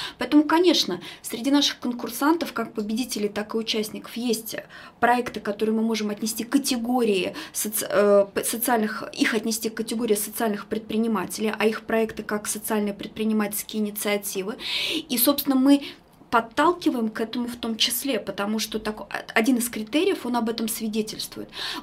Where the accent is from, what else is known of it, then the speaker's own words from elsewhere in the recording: Adygea, Russia; особенно если мы из Адыгеи, много проектов связаны с очисткой родников